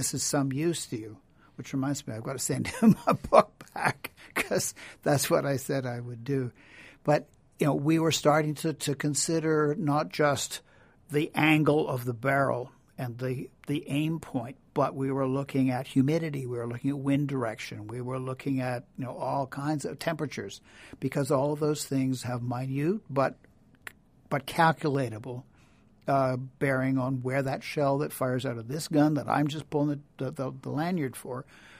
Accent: Toronto, Ontario, Canada; now in Prescott, Canada; I grew up in Toronto, went to University of Toronto, taught for 4 years in Toronto, so that's pretty remote.

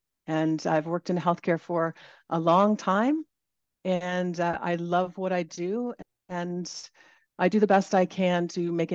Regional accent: Ajax, Ontario, Canada; I was born in Toronto and raised in North Ajax, and back then it was really rural. And so I'm from like kind of a rural environment.

